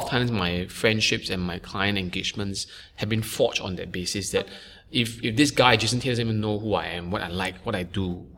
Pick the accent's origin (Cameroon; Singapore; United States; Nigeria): Singapore; I grew up in Singapore. You know, I hardly had the chance to travel overseas for school.